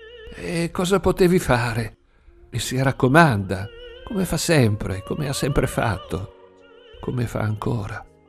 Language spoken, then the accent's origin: Italian; Bologna, Emilia-Romagna, Italy; Per me, che sono bolognese, no. Noi, a Bologna, abbiamo il nostro agosto nero.